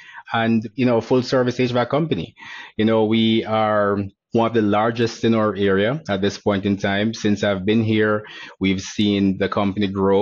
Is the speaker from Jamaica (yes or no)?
yes; Jamaica; I'm from Jamaica, firstly, and my parents.